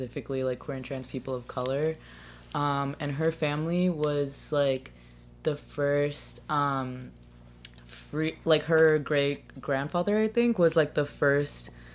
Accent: Los Angeles, California, United States; Well, where I'm from in LA, like the South Bay, it has a really big like punk

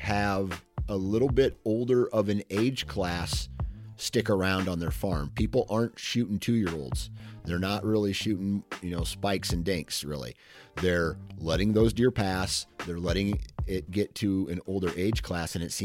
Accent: Midwest, United States; of course, I'm from the Midwest, so I'm a little bit biased here in this answer.

